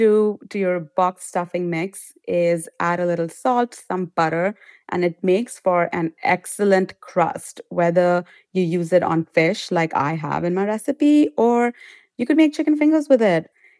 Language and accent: English; India; But, you know, I come from India. We pickle a lot of things.